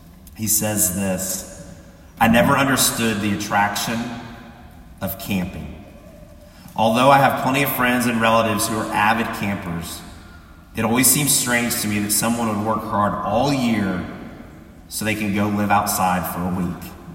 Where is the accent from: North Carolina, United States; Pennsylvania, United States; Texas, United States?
Texas, United States; I grew up with my family camping. I didn't enjoy it. So a lot of people in East Texas want to say I'm really not from East Texas since I don't like those things.